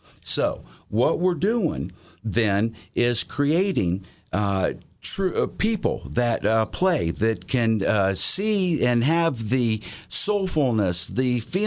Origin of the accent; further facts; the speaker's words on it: Whitehall, Ohio, United States; Today, it's my hometown.